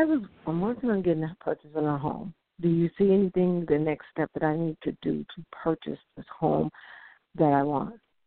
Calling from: Tennessee, United States; I'm calling from Tennessee.

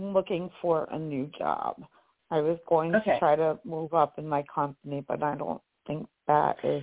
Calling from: New York, United States; I'm from New York State.

